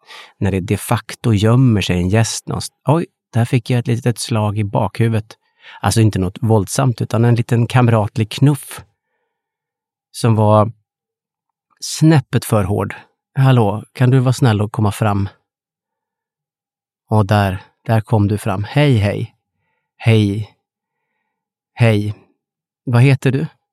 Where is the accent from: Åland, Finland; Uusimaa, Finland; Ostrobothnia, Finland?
Åland, Finland; Nej, det är alltså en liten plats precis utanför Ålands kust. En liten kobbe med en liten röd stuga på. Där föddes jag, växte upp, gick i skolan